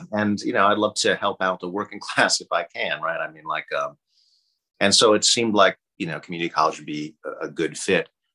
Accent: Boston, Massachusetts, United States; I grew up on the East Coast. I grew up in Boston, and there they don't have as good a community college system at all.

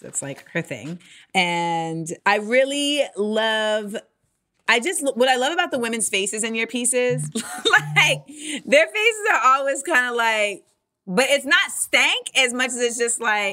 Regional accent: Orlando, Florida, United States; And I love this piece because I grew up in Orlando, Florida.

